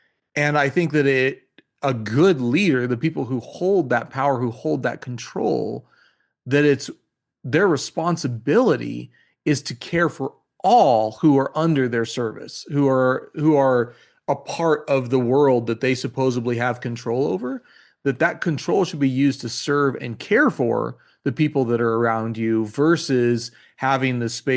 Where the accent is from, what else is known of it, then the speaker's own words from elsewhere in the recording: United States; now in some spaces, because I was from America, there was assumptions about me that gave me privilege.